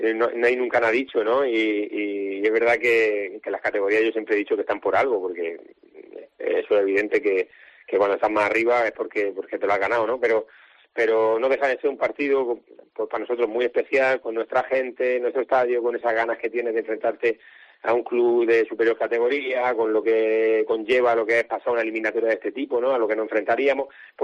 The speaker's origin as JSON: {"language": "Spanish", "town": "Águilas", "region": "Region of Murcia", "country": "Spain", "tie": "born or raised there", "said": "es bonito, sobre todo en mi pueblo, con Águilas, ¿no? Que es mi ciudad y mi club, y me hace, la verdad, que especial ilusión este partido, sí."}